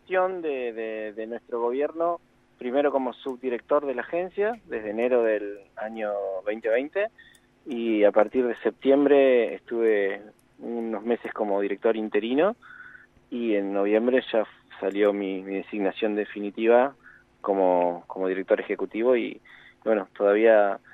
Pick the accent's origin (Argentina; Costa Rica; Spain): Argentina; Entre Ríos; moved away as an adult; Me apoyó para mi cambio de vida a los 20 años, cuando más o menos me vine de Entre Ríos a Buenos Aires.